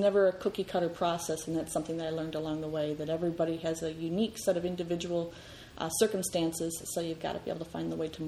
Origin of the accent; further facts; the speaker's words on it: Michigan, United States; Well, I was originally born and raised in Michigan, in northern lower Michigan